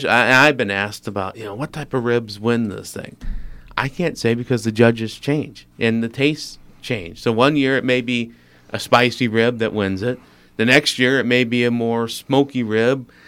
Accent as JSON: {"language": "English", "town": "Staunton", "region": "Virginia", "country": "United States", "tie": "born or raised there", "said": "tell us a little bit about what's going on in the fair city of Staunton, my hometown."}